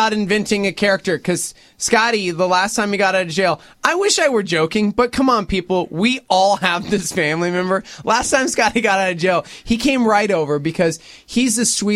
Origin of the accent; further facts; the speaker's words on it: Texas, United States; even though we're from Texas